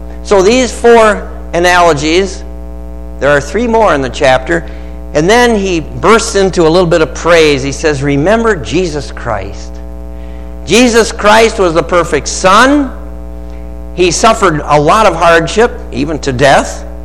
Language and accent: English; United States; I don't know. I'm American. Give me a break.